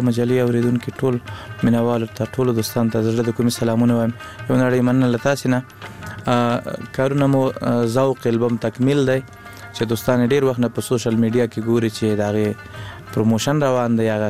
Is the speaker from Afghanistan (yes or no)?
yes; Laghman, Afghanistan; also born or lived in Kunduz; زموږ اصلا د لغمان ولایت یو بیا تلی کندوز ته د ناقلونو په دوره کې